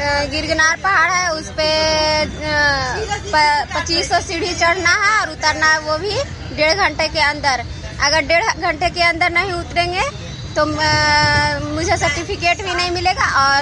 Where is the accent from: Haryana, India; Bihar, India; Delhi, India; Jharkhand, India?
Bihar, India; Nalanda; मैं बिहार स्टेट और नालंदा डिस्ट्रिक्ट के रहने वाली हूँ, जहाँ नालंदा डिस्ट्रिक्ट नालंदा विश्वविद्यालय के पास वहीं की रहने वाली हूँ।